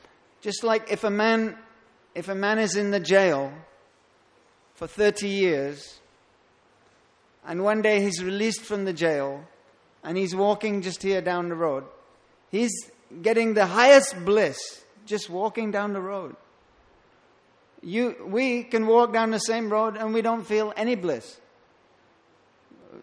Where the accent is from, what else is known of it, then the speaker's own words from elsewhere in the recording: London, United Kingdom; You know, and I come from London.